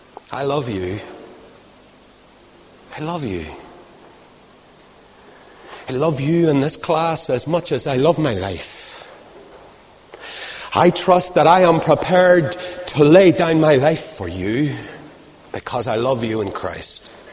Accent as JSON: {"language": "English", "region": "Northern Ireland", "country": "United Kingdom", "said": "I have to pass through the airports of the world, and I know what I get when I'm from Ulster."}